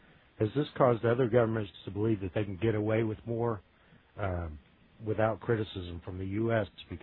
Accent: Orlando, Florida, United States; from Orlando, Florida.

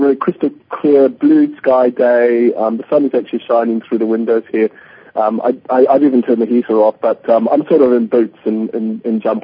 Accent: New Zealand; also born or lived in Canada; I was born in Canada, made in New Zealand

